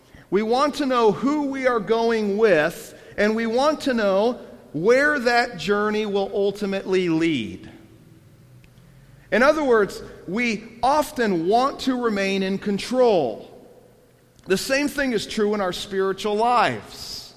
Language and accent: English; Orlando, Florida, United States; I grew up in Orlando, Florida, so I am not a native Pennsylvanian at all. I came from a big family, and we had one vehicle.